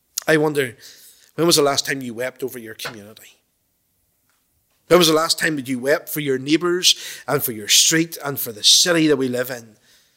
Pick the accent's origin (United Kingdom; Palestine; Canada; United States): United Kingdom; Ballymena, Northern Ireland; I'm obviously from the Promised Land, which is Ballymena.